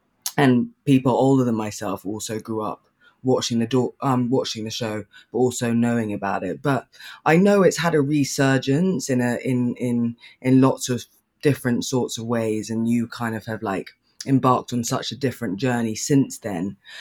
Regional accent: England, United Kingdom; and also we're English, you guys are American.

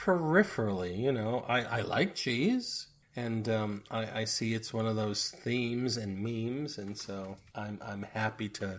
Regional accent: United States; one of the most amazing things for me personally, as an American, in this case, going to London

